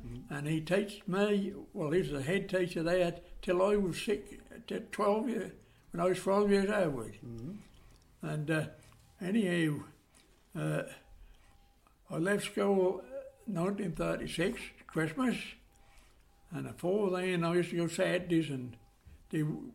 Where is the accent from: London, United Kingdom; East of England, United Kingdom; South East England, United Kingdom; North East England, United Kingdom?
East of England, United Kingdom; Mendlesham Green; born there; I was born in Mendelsham Green, near the chapel, 1922, 8th October. And I went to Mendelsham School at Mendelsham Street.